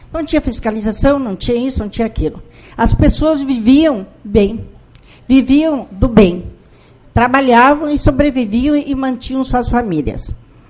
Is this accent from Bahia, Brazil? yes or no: no; Barra do Quaraí, Rio Grande do Sul, Brazil; desde que eu me conheço por gente, me criei na Barra do Quaraí